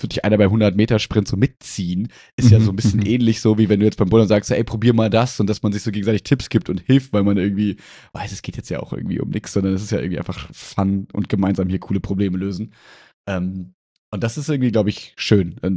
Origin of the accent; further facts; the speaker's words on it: Mülheim, North Rhine-Westphalia, Germany; bin ich aus Mülheim, von allen, die sich aus Mülheim angemeldet haben, 5. gewesen.